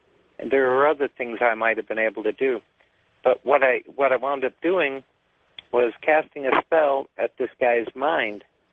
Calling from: Everett, Washington, United States; I'm calling from Everett, Washington.

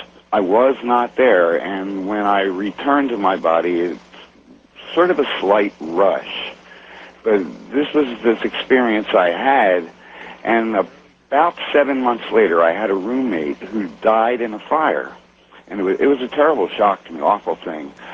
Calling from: Washington, United States; I'm from Washington State.

